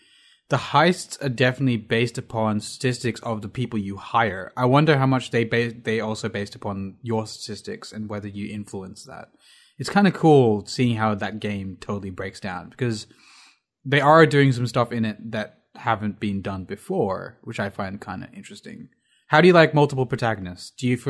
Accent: India; I'm Indian, so I don't really have a problem with colored skin.

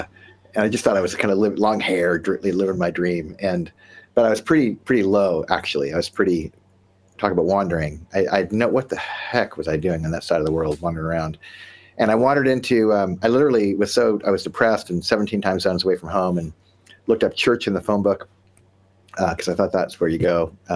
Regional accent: Nova Scotia, Canada; I grew up in Nova Scotia, Canada.

